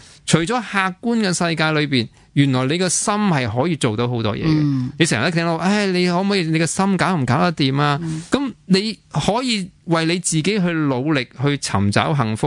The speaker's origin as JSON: {"language": "Cantonese", "country": "Hong Kong", "said": "印度学生嚟到我哋喺香港大学读书都好啦，佢哋都真系。比我哋香港人乖好多嘅"}